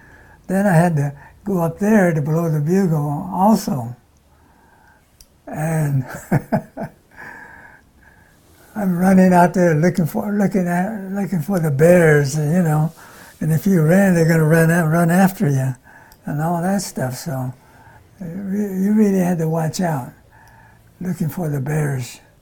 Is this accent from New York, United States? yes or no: no; Pacific City, Washington, United States; born there; Born in Pacific City, Washington.